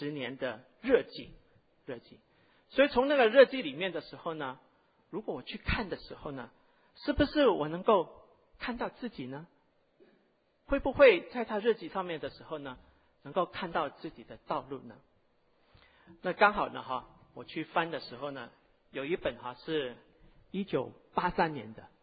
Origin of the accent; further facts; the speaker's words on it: Hong Kong; 其实我小学的时候我一年级的时候我是从香港长大，我一年级的时候开始学英文